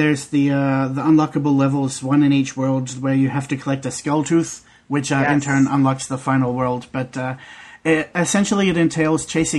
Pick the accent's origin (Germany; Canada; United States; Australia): Australia; Being Australian, I can verify that.